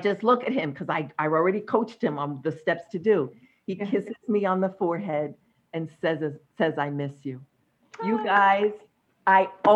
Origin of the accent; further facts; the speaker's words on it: New York, United States; accent: New York; And the other, my New York accent came out.